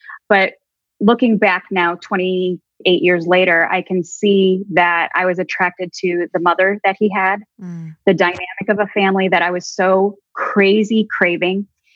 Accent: Chicago, Illinois, United States; So I was born and raised in the Midwest, Chicago.

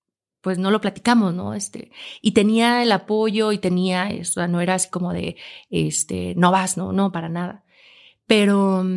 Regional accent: Aguascalientes, Mexico; born there; es que yo nací en Aguascalientes, no tengo montañas a un lado

